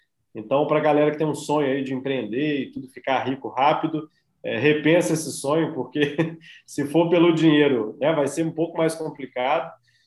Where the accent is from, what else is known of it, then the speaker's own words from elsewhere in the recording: Cataguases, Minas Gerais, Brazil; quando eu era criança em Cataguases, sei lá, 3, 4 anos, fui ter minha primeira bicicleta. Cidade pequena, você começa a pedalar muito cedo, né?